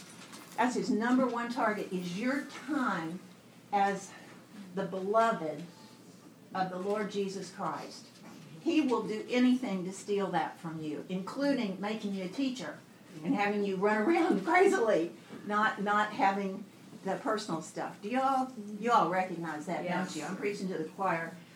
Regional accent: Texas, United States; I'm from East Texas, and I did go to France as a student

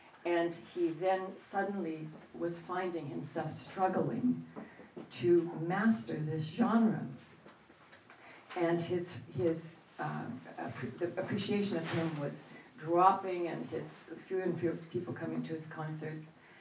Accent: California, United States; I didn't know about that narrative until I was an adult. I grew up in California.

